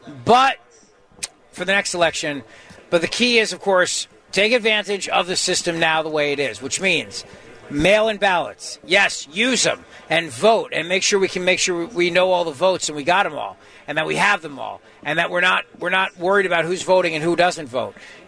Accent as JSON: {"language": "English", "region": "New Jersey", "country": "United States", "tie": "born or raised there", "said": "I'm from Jersey. I grew up doing Jersey politics."}